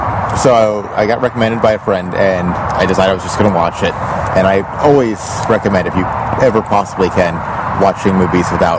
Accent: United States; as an American, I can understand. I don't think I can watch all those subtitles.

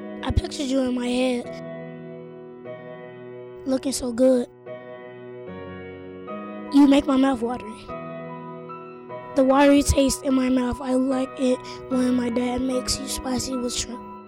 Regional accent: Louisiana, United States; I'm from Louisiana, where it never gets cold. The first time I ever saw snow, I was 5 years old.

